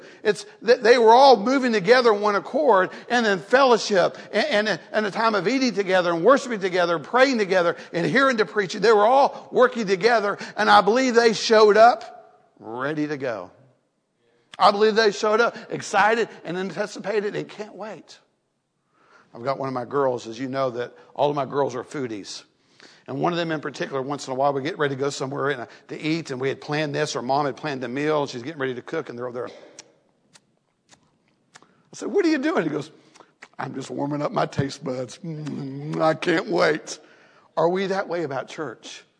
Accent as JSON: {"language": "English", "region": "Florida", "country": "United States", "tie": "born or raised there", "said": "You know, I grew up in Florida. We played ball."}